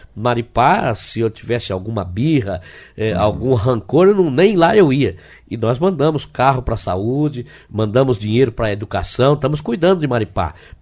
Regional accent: Cascavel, Paraná, Brazil; Eu sou de Cascavel

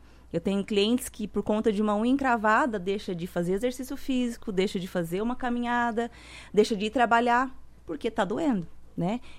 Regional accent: Itu, São Paulo, Brazil; now in Cascavel, Brazil; Eu vim de Itu, São Paulo.

